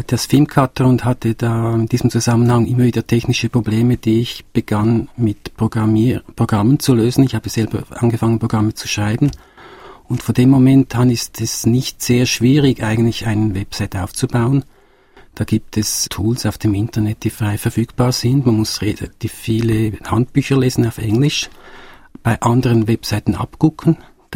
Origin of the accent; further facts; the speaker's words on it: Switzerland; weil wir ja selber auch Schweizer Filme machen, als Schweizer Filmemacher.